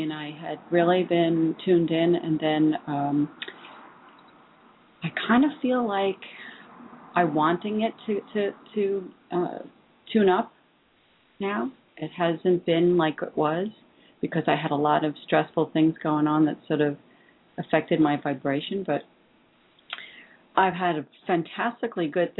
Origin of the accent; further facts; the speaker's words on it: New York, United States; I'm from Long Island.